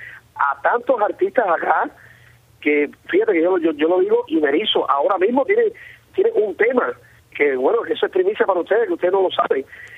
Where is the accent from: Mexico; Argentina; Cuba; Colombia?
Cuba; yo sí soy cubano, yo no soy ni chileno, ni peruano, ni mexicano, ni ninguna historia. Yo soy cubano, 100% orgulloso cubano.